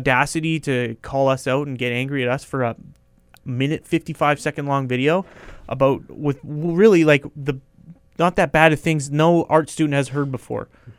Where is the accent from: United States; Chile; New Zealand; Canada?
Canada; I, as a Canadian, have to cheer for them.